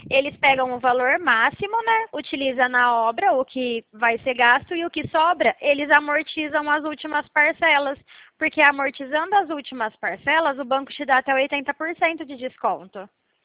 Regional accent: Porto Ferreira, São Paulo, Brazil; eu sou daqui de Porto Ferreira mesmo.

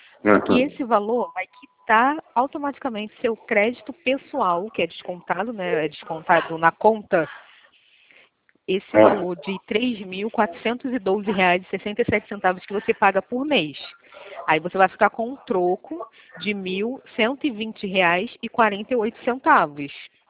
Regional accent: Rio de Janeiro, Brazil; eu sou do centro do Rio.

